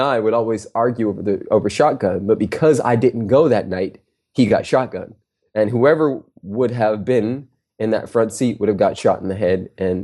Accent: Harbor City, California, United States; also born or lived in Compton; I was born in Compton, raised in Harbor City, California, which is a suburb, you know, in the south of Los Angeles.

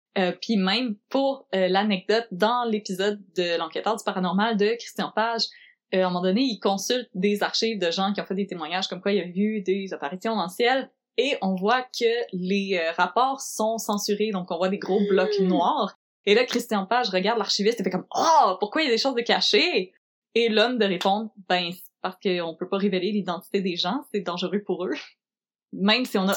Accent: Quebec, Canada; La tangente est finie, je reviens chez nous au Québec.

